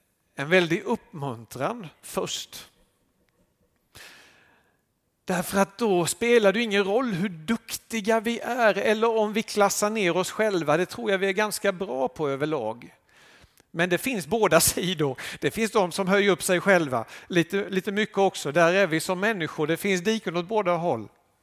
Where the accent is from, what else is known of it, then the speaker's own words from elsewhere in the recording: Älmhult, Kronoberg County, Sweden; now in Kalmar, Sweden; och jag kommer från Kalmar, eller jag kommer från Älmhult från början, men just nu så bor jag i Kalmar.